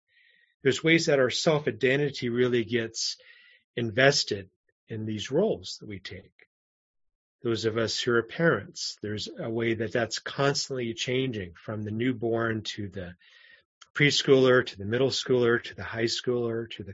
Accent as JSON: {"language": "English", "region": "Southwest", "country": "United States", "tie": "born or raised there", "said": "I grew up in the Southwest and had some sun exposure"}